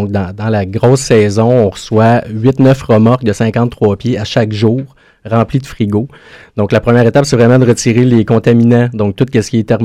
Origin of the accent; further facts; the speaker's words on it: Nicolet, Quebec, Canada; Et moi, d'un fier Nicolettin.